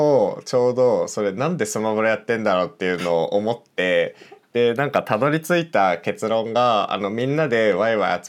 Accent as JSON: {"language": "Japanese", "region": "Fukushima", "country": "Japan", "tie": "born or raised there", "also_born_or_lived": "Ibaraki", "lives_now": "Tokyo, Japan", "said": "出身は福島県と、まあ、茨城県で生まれて福島県で育ったっていう感じなんですけど、まあ、普段は今東京で働いてる26歳、この間26歳になりました。"}